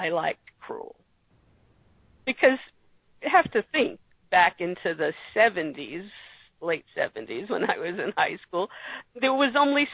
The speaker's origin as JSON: {"language": "English", "region": "Virginia", "country": "United States", "tie": "born or raised there", "said": "I grew up in Virginia, by the way"}